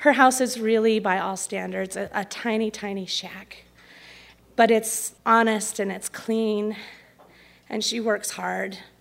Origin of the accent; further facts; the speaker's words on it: Great Falls, Montana, United States; And we're going to see Grandma Anna in Belt, Montana, which is like 20 minutes from where I grew up in Great Falls.